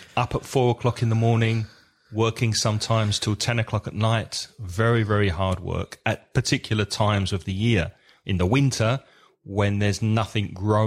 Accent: East of England, United Kingdom; And I'm from Essex, which is in southeast England, and it's also not very hilly. It's quite flat. In fact, it's as flat as a pancake.

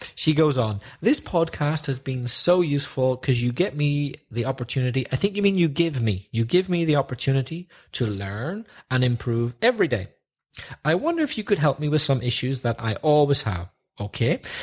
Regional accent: Northern Ireland, United Kingdom; accent: Northern Irish; because my accent is from Northern Ireland

